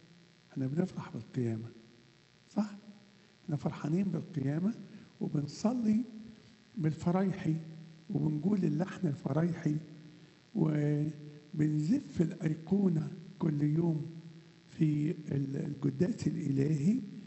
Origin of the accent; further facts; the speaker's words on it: Upper Egypt, Egypt; accent: Sa'idi; المشكلة الأولى إن أنا صعيدي فبتكلم بالصعيدي، بعدين ترجمة من صعيدي إلى مصري ومن مصري الإنجليزي